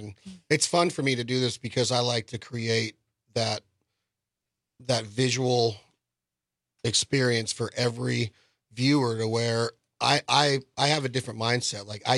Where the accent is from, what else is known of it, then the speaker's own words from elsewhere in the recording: the West, United States; And I'm from the West United States where they're everywhere, right?